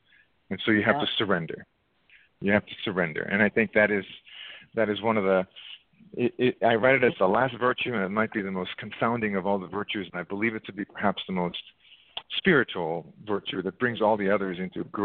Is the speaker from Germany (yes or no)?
no; Israel; also born or lived in South Africa; now in United States; I was born and raised, I grew up in Israel, and then I lived in South Africa before coming to the United States. And then I came here, and I've been here for 30 some years now